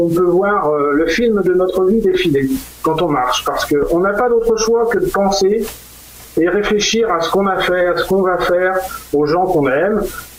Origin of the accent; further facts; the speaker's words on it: Brittany, France; born there; Alors, en fait, mes parents habitaient Paris. Moi, je suis né en Bretagne. Okay. Ils ont décidé de revenir à leur source, qui était donc la Bretagne. Moi, je suis né en Bretagne.